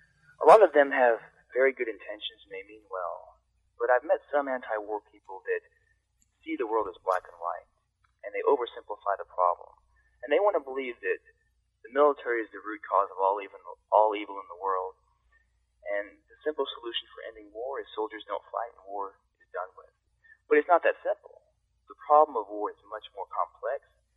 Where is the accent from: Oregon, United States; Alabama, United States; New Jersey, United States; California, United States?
Alabama, United States; I was an only child growing up in Alabama